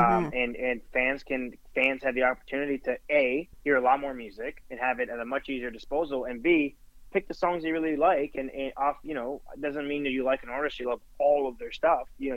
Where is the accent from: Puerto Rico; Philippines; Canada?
Canada; now in Nashville, United States; You know, I'm Canadian living in Nashville.